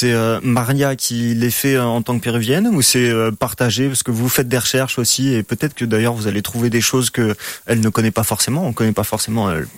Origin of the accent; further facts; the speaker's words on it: France; nous, en tant que Français